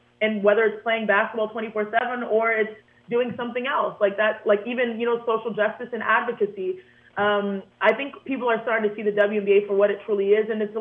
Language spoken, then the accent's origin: English; Houston, Texas, United States; You know, I grew up in Houston, Texas.